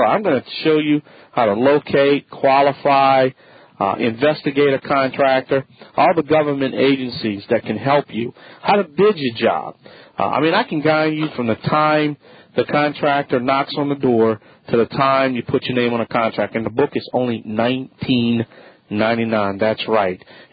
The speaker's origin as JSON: {"language": "English", "region": "Louisiana", "country": "United States", "said": "I am the Cajun man from the Bayou Land."}